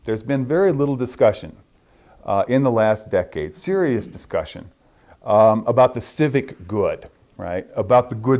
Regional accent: Chicago, Illinois, United States; As I say, I hail from Chicago, and my own glasses through which I view the world are fairly intensively urban.

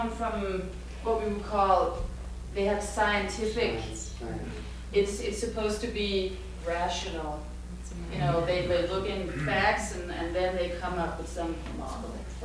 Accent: Denmark; English is a second language; I'm from Denmark, so if my English sometimes gets a little funny, it's, you know why.

